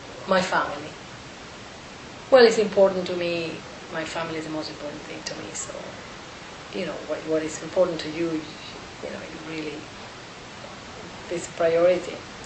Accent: Cuba; moved away as an adult; now in United States; I came here in the 70s, early 70s. Yeah, I was born in Cuba and I was raised there until I was 18, and then I left. And I've been here ever since.

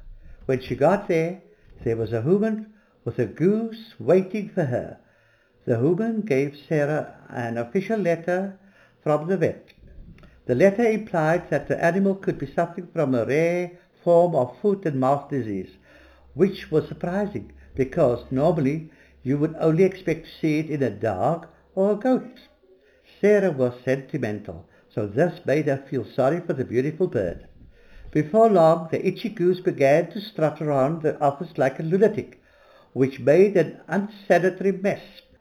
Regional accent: Cape Town, Western Cape, South Africa; born there; I was born in Grassy Park, here in Cape Town. In those days, I think people were born at home. We lived in Grassy Park for a few years.

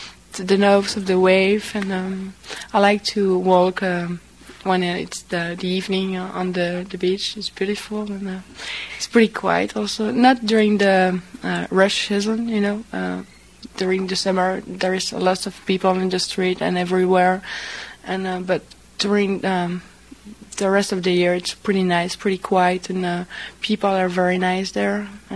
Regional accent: Sint-Idesbald, Flanders, Belgium; English is a second language; also born or lived in France; now in Kansas, United States; So I grew up in Belgium, and I did all my studies in Belgium. And last year I went to England for 6 months to learn my English, and then I came here in Kansas to perfect it.

